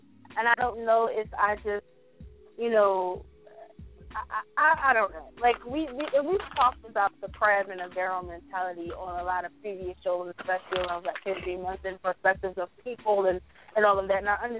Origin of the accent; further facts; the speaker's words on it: Newark, New Jersey, United States; You know, I grew up in Newark.